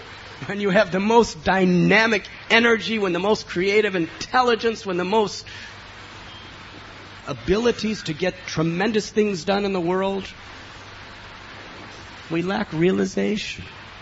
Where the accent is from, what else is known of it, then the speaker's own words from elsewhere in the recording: United States; I was brought up in the United States of America in a moderately wealthy family where we had anything, anytime